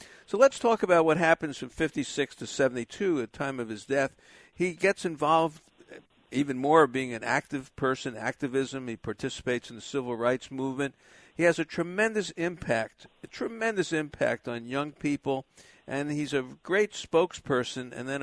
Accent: Brooklyn, New York, United States; Giant fans know that I grew up in Brooklyn, and Jackie was a big part of my childhood as well.

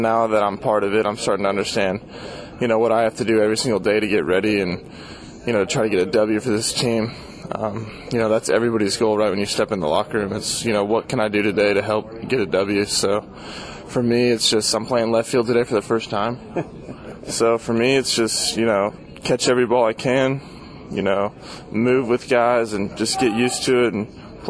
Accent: Stillwater, Oklahoma, United States; also born or lived in Oregon / Arizona / Washington / North Carolina; I like to say I'm from Oklahoma, Stillwater, Oklahoma, just because I lived there from fifth grade to junior year in high school when he was at Oklahoma State, so that's where I like to call home.

